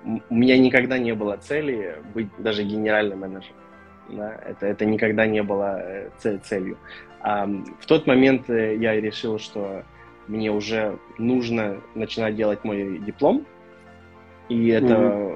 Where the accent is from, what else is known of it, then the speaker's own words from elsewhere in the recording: Ukraine; Я украинец